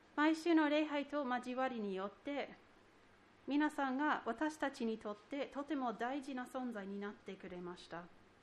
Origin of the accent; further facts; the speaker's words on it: Seattle, Washington, United States; Japanese is a second language; 私はシアトルの出身でクリスチャンホームに育ちました。